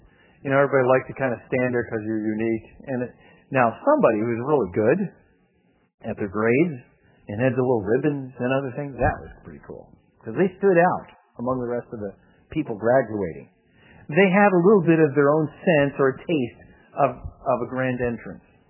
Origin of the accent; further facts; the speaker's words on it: Scotland, United Kingdom; one of the things that bothers me as a Scotsman, I end up buying something